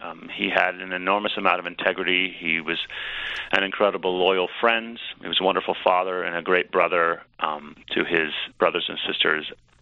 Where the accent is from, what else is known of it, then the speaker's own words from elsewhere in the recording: Charlotte, North Carolina, United States; it was the three of us and my younger brother, Zach, growing up in Charlotte for many years.